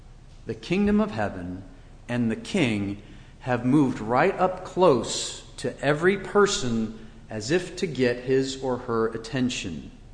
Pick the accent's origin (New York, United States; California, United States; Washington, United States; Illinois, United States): Washington, United States; Whereas my home state of Washington, or one of the Midwestern states, those are far away.